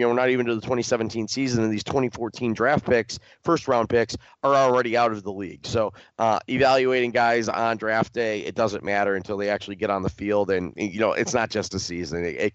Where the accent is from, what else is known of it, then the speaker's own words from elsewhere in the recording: Mentor, Ohio, United States; Kid from right up the street from me, where I grew up in Mentor, Ohio.